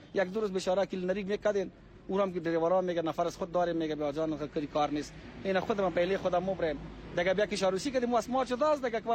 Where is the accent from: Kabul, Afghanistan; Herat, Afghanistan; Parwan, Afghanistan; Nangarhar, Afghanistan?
Nangarhar, Afghanistan; Jalalabad; من خودم از جلال آباد هستم بچم.